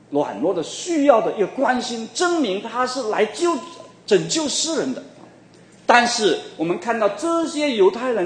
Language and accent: Chinese; China; 就好像我们中国人的这个信仰这个拜拜